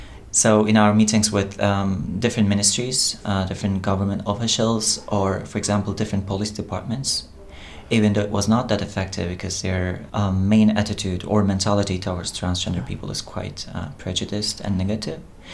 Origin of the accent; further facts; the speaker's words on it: Ankara, Turkey; I'm from Turkey. I'm from the capital.